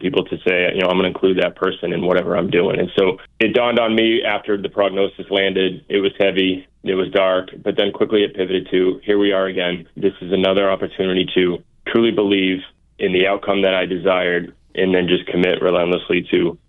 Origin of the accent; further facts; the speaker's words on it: Boston, Massachusetts, United States; I grew up in the Boston area, played high school hockey at a place called Catholic Memorial.